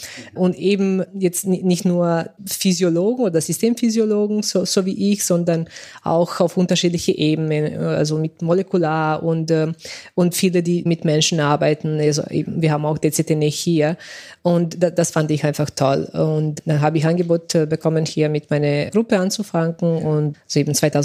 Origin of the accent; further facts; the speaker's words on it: Serbia; moved away as an adult; also born or lived in Vienna; now in Magdeburg, Germany; also ich bin in Serbien geboren und aufgewachsen und dann zum Studieren, also nach dem Gymnasium nach Wien gezogen.